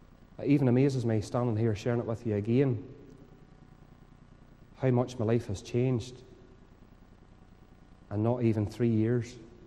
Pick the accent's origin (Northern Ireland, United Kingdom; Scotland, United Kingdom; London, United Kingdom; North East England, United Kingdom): Northern Ireland, United Kingdom; Randalstown; Now, bear in mind, I'm from Randallstown. I don't get out much.